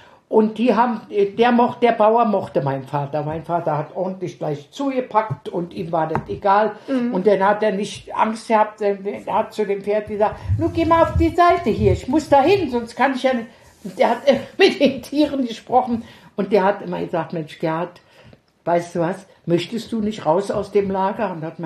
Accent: Berlin, Germany; Kaiserdamm bei uns in Charlottenburg.

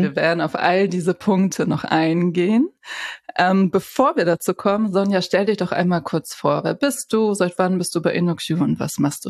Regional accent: Rostock, Mecklenburg-Vorpommern, Germany; da wo ich herkomme, aus Rostock, da hieß das immer Berliner.

